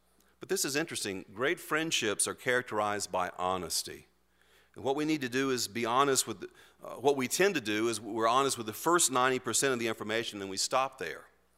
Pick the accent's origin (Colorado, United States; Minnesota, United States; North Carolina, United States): North Carolina, United States; we found out that we had some other things in common, like growing up in Guilford County.